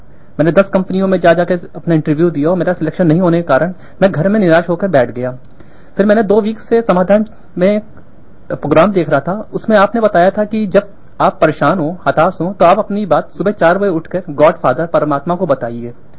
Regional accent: Lucknow, Uttar Pradesh, India; मैं लखनऊ से आया हूँ।

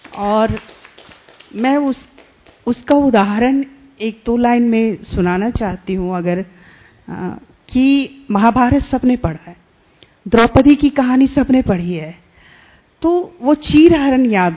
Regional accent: Gaya, Bihar, India; मैं बिहार से हूँ, गया नवादा से, गया जहाँ बुद्ध को ज्ञान प्राप्त हुआ।

